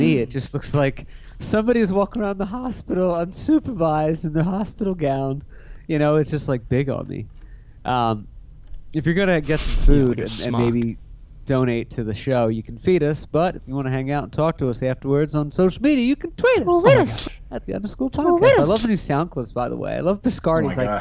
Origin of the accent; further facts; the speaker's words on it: Philadelphia, Pennsylvania, United States; as a man from Philadelphia, I wear a lot of like sports shirts around the house.